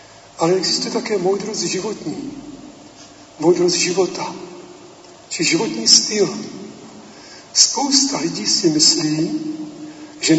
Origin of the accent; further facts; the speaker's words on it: South Moravian Region, Czechia; Říká, odkud jste vlastně z té Moravy? Říkám, z jižní Moravy.